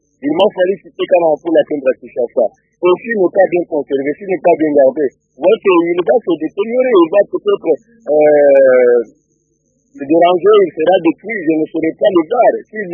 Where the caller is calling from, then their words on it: Kananga, Kasaï-Central, DR Congo; de Kananga.